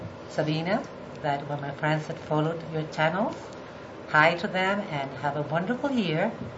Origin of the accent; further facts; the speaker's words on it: Chile; now in United States; Yes, I'm from South America.